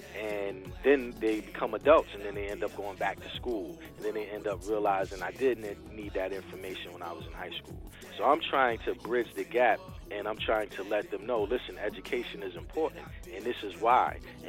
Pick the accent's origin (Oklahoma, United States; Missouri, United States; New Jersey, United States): New Jersey, United States; New Brunswick; also born or lived in Willowboro, New Jersey / Franklin, New Jersey; I was born in New Brunswick, New Jersey. I spent time between New Brunswick and Willowboro, New Jersey, and also Franklin, New Jersey, as far as my roots and where I lived and how I came up.